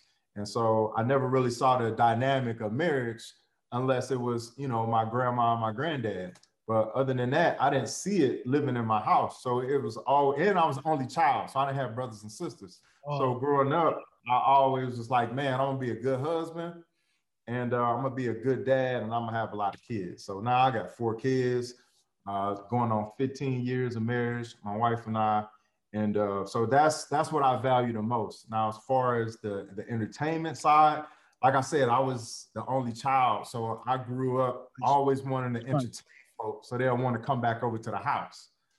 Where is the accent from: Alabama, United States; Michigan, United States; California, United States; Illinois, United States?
Michigan, United States; Detroit; I'm from the D, man. Detroit. 313. Oh, in the D. Yeah, man. 313, man. East side. The East side. Martin Luther King High School, dog.